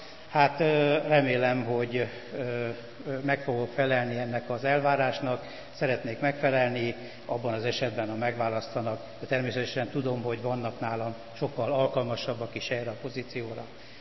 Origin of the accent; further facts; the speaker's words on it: Baracska, Fejér, Hungary; now in Budapest, Hungary; 57 éve születtem Baracska községben, nevelkedtem, ott jártam iskolába, ott jártam hittanra